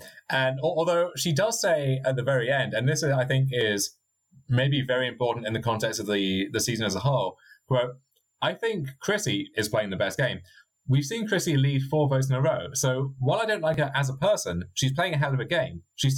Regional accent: United Kingdom; or maybe it's because I'm British and we have horrible dentistry.

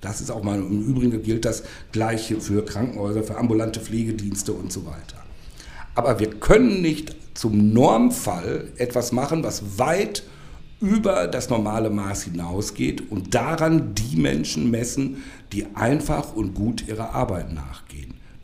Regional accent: North Rhine-Westphalia, Germany; Ich komme aus dem Ruhrgebiet.

